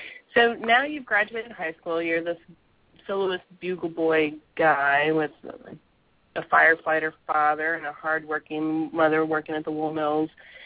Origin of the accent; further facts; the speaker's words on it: the South, United States; because as everybody knows, I'm not local. I'm from the South. I'm kind of lost up here.